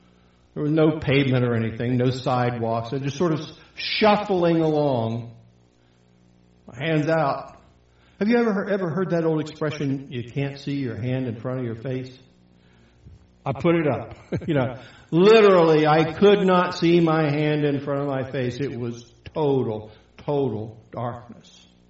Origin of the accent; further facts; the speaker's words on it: Philadelphia, Pennsylvania, United States; moved away; I mean, I'm from Philadelphia. You know, lights, right?